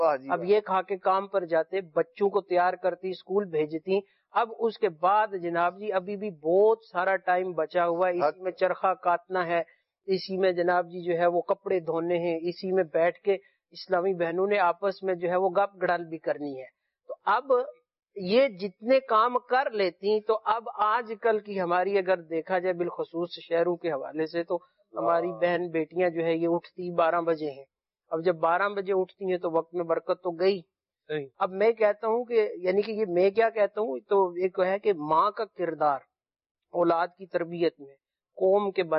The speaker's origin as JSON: {"language": "Urdu", "region": "Punjab", "country": "Pakistan", "said": "کیونکہ میرا تعلق بھی پنجاب سے ہے"}